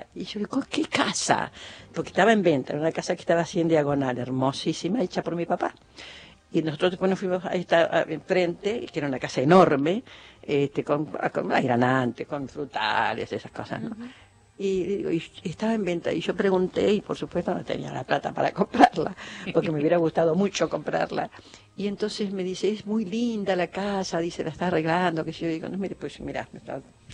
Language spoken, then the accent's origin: Spanish; Villa Ballester, Buenos Aires Province, Argentina; que somos de Villa Ballester, yo siempre hablo de Villa Ballester. Y bueno, ¿dónde vivías vos? Y digo, no, vivo, porque sigo yendo, Vicente López y Chapechú, ahí en la esquina.